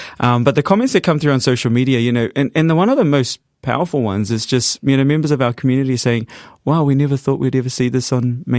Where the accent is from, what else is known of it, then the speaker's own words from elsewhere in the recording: Cook Islands; Alice is from Tonga and I'm from the Cook Islands